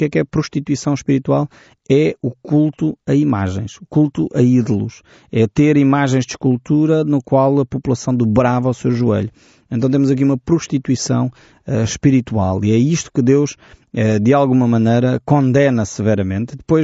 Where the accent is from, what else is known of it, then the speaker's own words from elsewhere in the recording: Portugal; E eu, enfim, todos nós como portugueses dizemos, não, sou nasci no mês tal, tenho o signo tal.